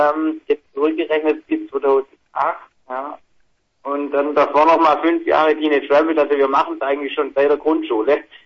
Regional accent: Aalen, Baden-Württemberg, Germany; Aus Baden-Württemberg, nee, Aalen.

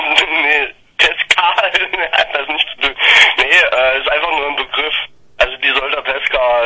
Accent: Saxony, Germany; der Hannes und ich, wir kommen aus der Oberlausitz.

